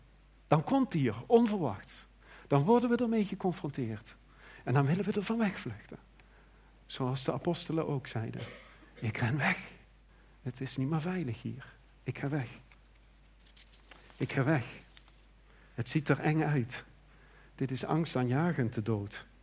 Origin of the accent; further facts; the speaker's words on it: Leerop, Netherlands; En ik ging naar Leerop toe, waar ik opgroeide.